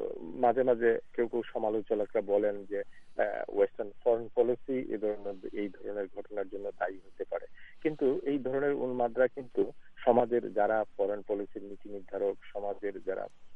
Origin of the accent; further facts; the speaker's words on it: England, United Kingdom; আমরা ব্রিটিশরা যেমন হামলার শিকার